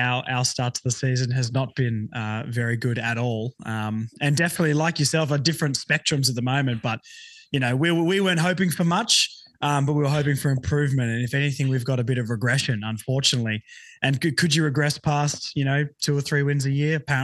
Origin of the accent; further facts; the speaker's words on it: Tasmania, Australia; moved away; I grew up in Tassie and had a couple of mates, but then when I moved up here